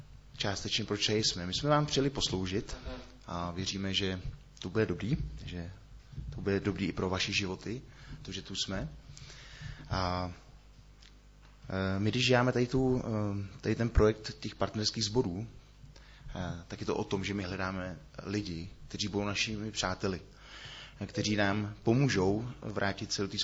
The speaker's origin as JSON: {"language": "Czech", "town": "Šluknov", "region": "Ústí nad Labem Region", "country": "Czechia", "said": "tak já jsem ze Šluknova."}